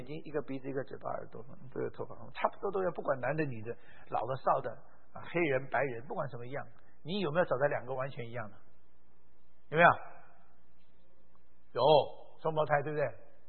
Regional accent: Taiwan; born there; 我为什么出生在台湾，你们为什么出生在国内，这不是我选的，这当初我爸爸逃到台湾去的，所以我就出生在台湾，都不是我选择的。

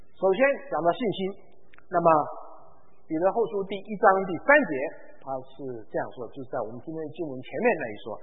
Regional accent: China; 那当然我们中国人，我们华人也有我们华人的背景，对不对？那么我们华人的文化当中有一些也是不受这个主喜悦的一些文化啊

